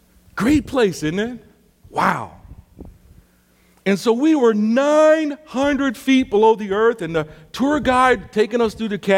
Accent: Milwaukee, Wisconsin, United States; I was born and reared in God's country, Wisconsin. Any Wisconsinites here? From Milwaukee, north of Chicago.

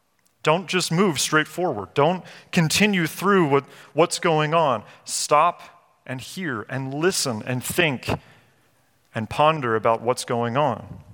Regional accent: Kentucky, United States; I come from Kentucky. In Kentucky, we have Mammoth Cave.

